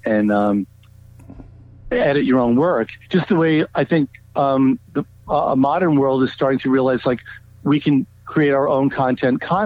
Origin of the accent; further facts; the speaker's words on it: Queens, New York, United States; and I grew up here. I grew up in Queens, you know, sort of middle class kid, and nobody in my family was in the business at all.